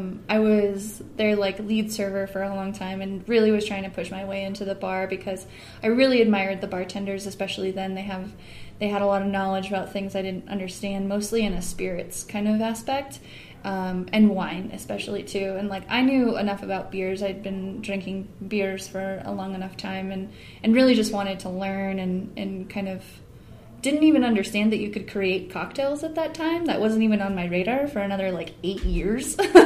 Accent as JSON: {"language": "English", "region": "Arizona", "country": "United States", "moved": "as an adult", "lives_now": "Colorado, United States", "said": "Originally, I'm from Arizona. I moved to Colorado a couple of years ago."}